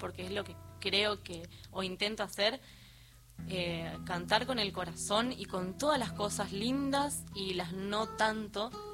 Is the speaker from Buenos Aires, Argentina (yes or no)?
no; Corrientes, Argentina; Bueno, con los correntinos, que somos correntinos y que no nos olvidamos, hablamos con la L, con la R.